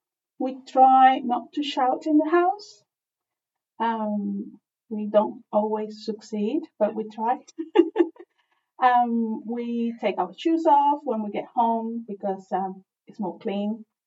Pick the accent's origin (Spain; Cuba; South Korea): Cuba; I am originally from Cuba. I was born in Cuba.